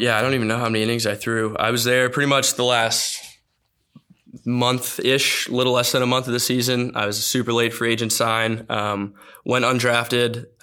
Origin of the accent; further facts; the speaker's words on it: Canada; I'm Canadian. I'm a dual citizen.